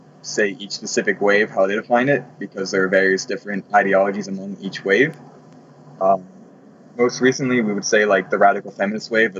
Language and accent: English; Pittsburgh, Pennsylvania, United States; I'm an anarchist from Pittsburgh